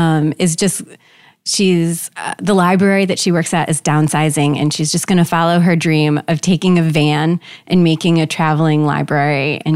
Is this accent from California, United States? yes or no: no; New York City, New York, United States; being a New Yorker, my husband and I don't own a car.